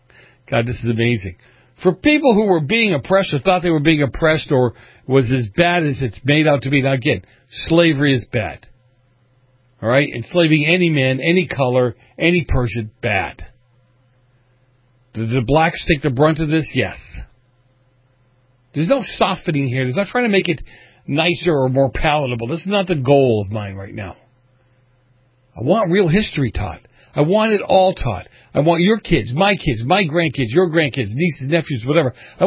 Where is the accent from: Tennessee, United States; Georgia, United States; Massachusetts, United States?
Massachusetts, United States; Boston; Now, listen, I lived in Boston. I grew up in Boston. I had history teachers from Boston.